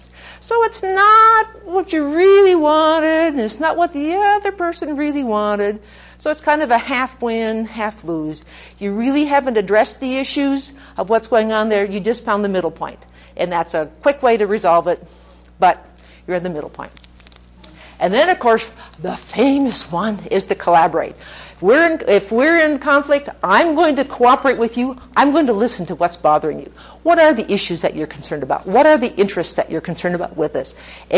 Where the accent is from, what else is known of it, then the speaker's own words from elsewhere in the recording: Minnesota, United States; I grew up a little in Minnesota, a little Finnish person where, what, no conflict